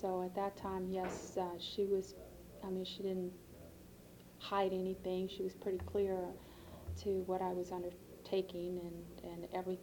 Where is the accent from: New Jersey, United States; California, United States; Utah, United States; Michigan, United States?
California, United States; also born or lived in Mexico; then we immigrated to California when I was starting elementary school.